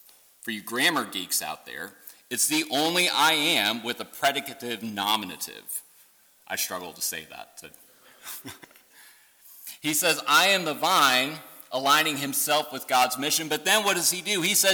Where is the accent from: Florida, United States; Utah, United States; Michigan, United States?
Michigan, United States; it was being held in my home state of Michigan, in Detroit.